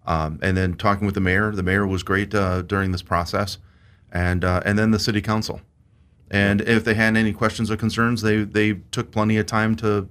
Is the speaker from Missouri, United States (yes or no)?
no; LaSalle Peru, Illinois, United States; now in Monmouth, United States; I'm actually from Illinois. Grew up in the LaSalle Prue area.